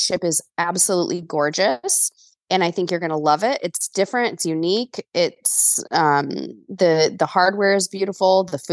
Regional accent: California, United States; now in Texas, United States; Well, I am originally from California, spent my whole life in various areas of California. And just last year, my family and I bought a farmhouse and relocated to Texas.

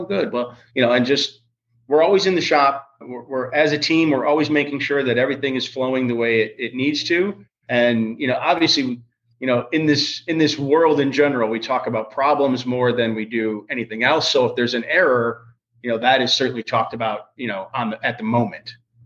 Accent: Wisconsin, United States; born there; Well, I'm a Packers fan too, but I was born in Wisconsin

